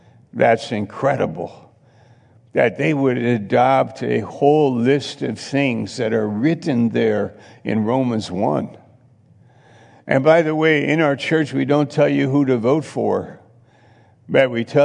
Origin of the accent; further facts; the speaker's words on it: Baltimore, Maryland, United States; Because I'm from Baltimore.